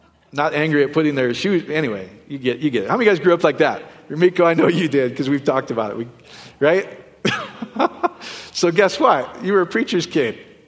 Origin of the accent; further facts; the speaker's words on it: Iowa, United States; I'm from Iowa. Can you speak English?